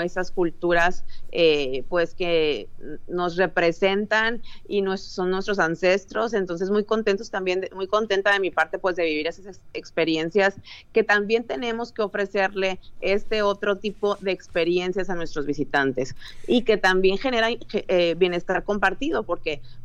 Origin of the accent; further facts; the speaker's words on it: Sinaloa, Mexico; Sinaloa de norte a sur es un estado rico en gastronomía, historia, cultura, playas, ríos. Somos muy afortunados sinaloenses, muy contentos.